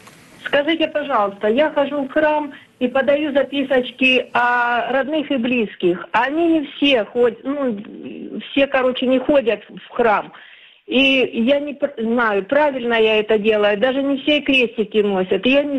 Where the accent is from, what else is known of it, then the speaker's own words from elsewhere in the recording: Krasnodon, Luhansk Oblast, Ukraine; Я из Украины, Краснодона.